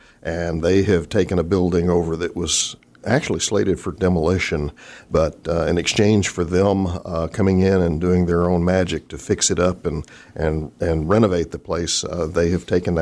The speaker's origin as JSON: {"language": "English", "town": "Fort Worth", "region": "Texas", "country": "United States", "tie": "born or raised there", "said": "Born and raised in Fort Worth."}